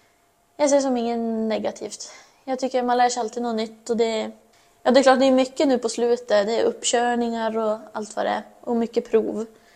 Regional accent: Sollefteå, Västernorrland County, Sweden; och går trean. Jag är från Sollefteå, uppvuxen, men nu bor jag i Nyland.

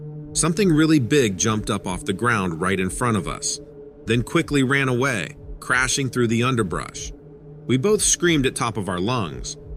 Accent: Grand Rapids, Michigan, United States; now in Newaygo, United States; I am from Grand Rapids, Michigan originally, but now live near Newaygo, Michigan

